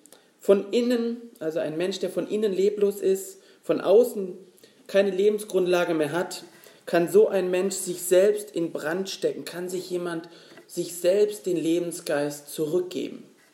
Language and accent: German; Germany; born there; ich lebe in Berlin, ich bin in Deutschland geboren